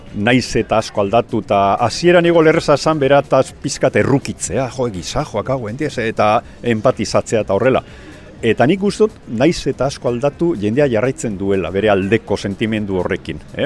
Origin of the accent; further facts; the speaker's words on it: Basauri, Basque Country, Spain; also born or lived in Vitoria-Gasteiz; now in Arbizu, Spain; ni izater Basaurikoa naiz, herri industrial nahiko handia, Gasteizen bizi izan nintzen beste hainbat urtetan, eta ja badara matzat urte batzuk Arbizun herri txiki euskaldun lasai baten bizitzen, ba, eta oso oso gustora bizi naiz hor.